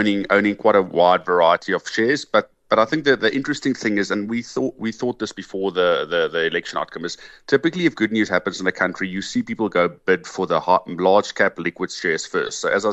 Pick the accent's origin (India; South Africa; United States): South Africa; I'm just very happy as South African that we got the good outcome.